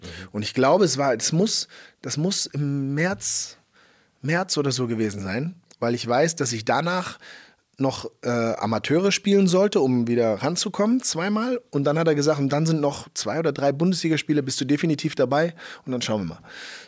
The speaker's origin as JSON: {"language": "German", "region": "Hamburg", "country": "Germany", "tie": "born or raised there", "said": "ich wollte zurück in meine Heimat, Hamburg, Superstadt"}